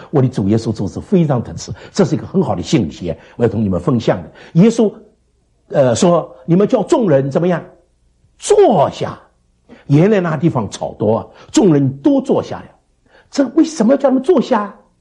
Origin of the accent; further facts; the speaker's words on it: Shanghai, China; now in United States; 美国的 catfish 是大的那我们上海人叫猫鱼